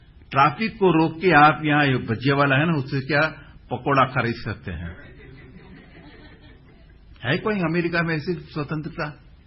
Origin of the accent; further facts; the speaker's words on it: Mumbai, Maharashtra, India; born or raised there